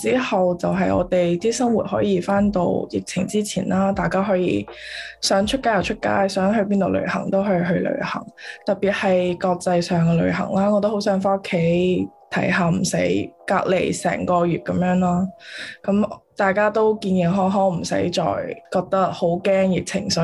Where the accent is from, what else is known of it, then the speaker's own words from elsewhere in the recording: Guangzhou, Guangdong, China; also born or lived in East Coast, United States; now in United States; 我喺广州长大嘅，咁我后屘喺东岸嗰边读书啦。咁我十二月先搬咗嚟呢边嘅，